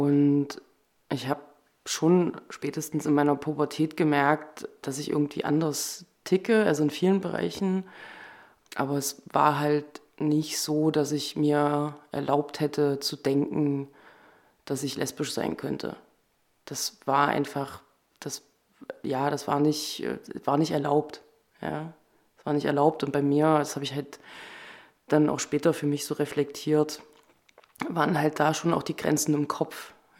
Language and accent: German; Thuringia, Germany; Ich bin 1983 im Eichsfeld in Thüringen geboren und aufgewachsen